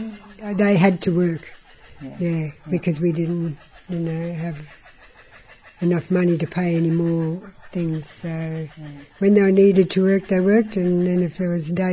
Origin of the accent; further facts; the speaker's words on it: Herberton, Queensland, Australia; I was from Herberton, outside Herberton on a vineyard, and my father also mined tin, so we had a lot of times in the bush.